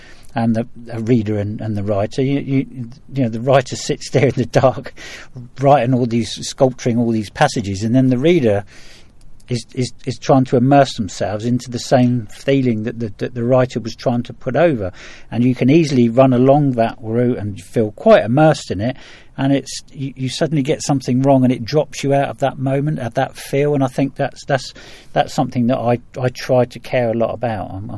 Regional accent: Gosport, South East England, United Kingdom; it's really that kind of urban life that I grew up in Gosport, really. That, you know, I'm Gosport born and bred

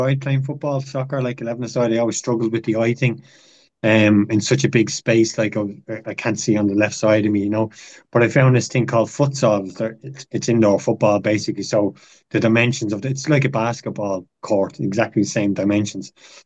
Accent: Dublin, Leinster, Ireland; I grew up in Ballymun, as you mentioned there. I'm one of 13 kids, so you can imagine at one point we all lived in the house there in Coultry Crescent in Ballymun.

